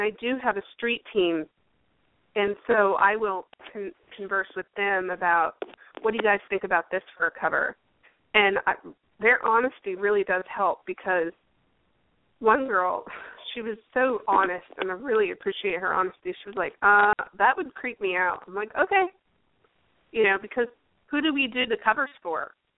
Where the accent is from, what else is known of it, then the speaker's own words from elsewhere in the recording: California, United States; moved away as an adult; Oh, no, because I was originally from California. So that's why I don't sound like a New Jersey girl. I moved here 12 years ago. So I don't have a Jersey accent.